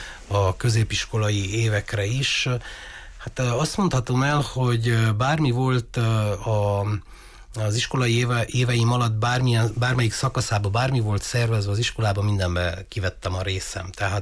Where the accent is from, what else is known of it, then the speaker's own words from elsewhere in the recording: Körtefája, Mureș County, Romania; Marosvásárhelyen születtem, és mindig a diákjaimnak is azt szoktam elmondani, hogy nagyon büszke vagyok arra, hogy vidéken születtem, vidéki vagyok, körtefái vagyok pontosabban. Körtefáján születtem, két testvérem van, ott jártam az általános iskolát